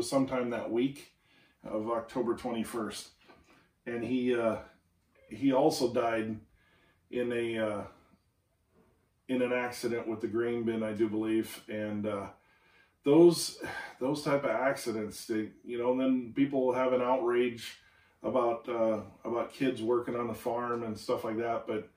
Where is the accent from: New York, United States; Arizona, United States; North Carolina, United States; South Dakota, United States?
South Dakota, United States; growing up in South Dakota off and on, it's kind of a way of life, and we understood that here on the farm in South Dakota, you have it's a dangerous place